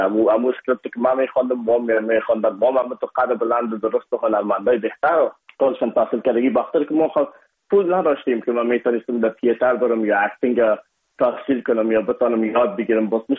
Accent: Afghanistan; ما از افغانستان هستیم یکمک لهجه و فرق داشت

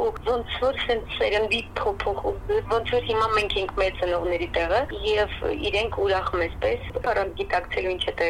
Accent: Nagorno-Karabakh, Azerbaijan; ես ինքս արցախցի եմ, բոլորին բարեկամները ուղուն են, բոլորն այնտեղ են

